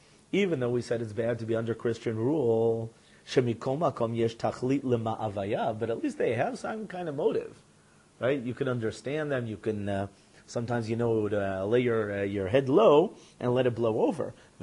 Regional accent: New York City, New York, United States; You know, when growing up in New York, you come across a lot of different types of violent people.

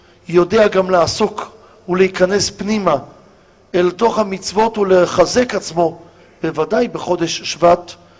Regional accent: Tel Aviv, Tel Aviv District, Israel; כילד בתל אביב, אני זוכר את עצמי מהרהר ראש השנה לאילנות, מה המשמעות?

